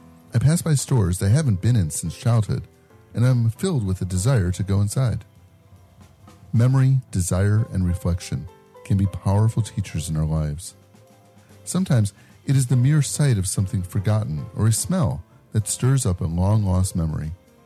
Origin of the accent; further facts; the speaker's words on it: Berwyn, Illinois, United States; So yes, I grew up in Berwyn, which is a near west suburb.